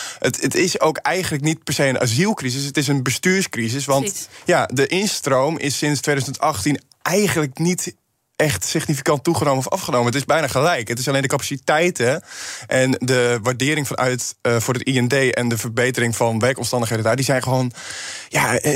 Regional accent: Flevoland, Netherlands; Want ik kom zelf uit Flevoland

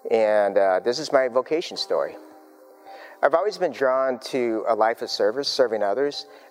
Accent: Arizona, United States; My adoptive parents, they adopted me when I was two. I was raised in Arizona.

